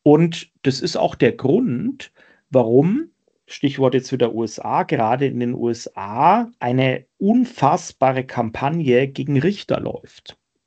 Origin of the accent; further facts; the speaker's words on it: Schweinfurt, Bavaria, Germany; Es gibt in meiner Heimatstadt Schweinfurt gibt's einen Winzer.